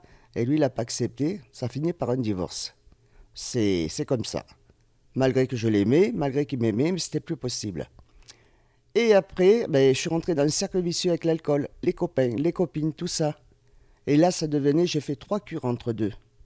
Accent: the Midi, France; born there; now in Savoie, France; Moi, je suis né dans le Midi. J'habite en Savoie actuellement.

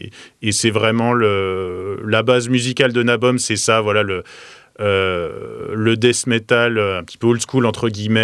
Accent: Dijon, Bourgogne-Franche-Comté, France; moi je suis originaire de Dijon à la base

